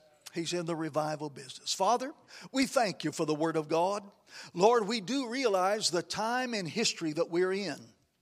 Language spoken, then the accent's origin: English; Raton, New Mexico, United States; I told you last time I was here about a revival in my hometown in Raton, New Mexico in 1972